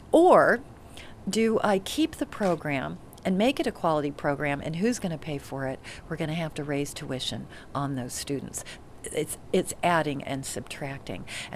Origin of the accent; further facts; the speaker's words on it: Utah, United States; I come from Utah. Not exactly your, you know, power broker union, no.